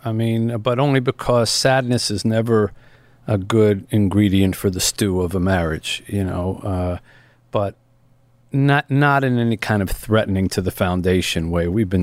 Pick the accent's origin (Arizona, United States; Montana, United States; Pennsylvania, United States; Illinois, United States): Pennsylvania, United States; Philadelphia; But Philly is my hometown, but that's not where I built my life.